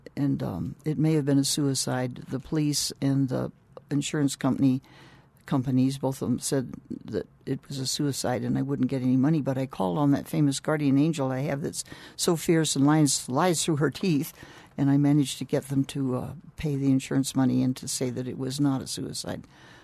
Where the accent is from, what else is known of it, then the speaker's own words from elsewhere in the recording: La Jolla, California, United States; born there; No, I was born in La Jolla, California.